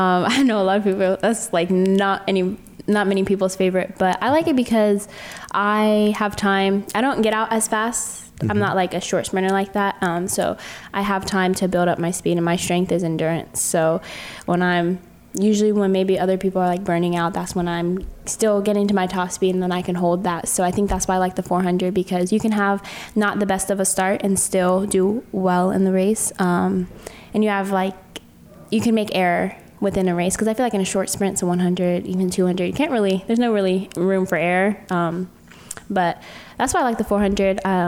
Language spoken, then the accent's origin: English; Loudoun, Virginia, United States; I'm from Northern Virginia. I'm from Loudoun, Virginia.